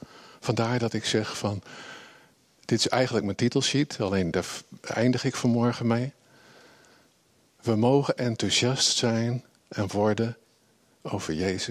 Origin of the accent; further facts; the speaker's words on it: Netherlands; Moeten wij als Hollanders misschien een beetje leren?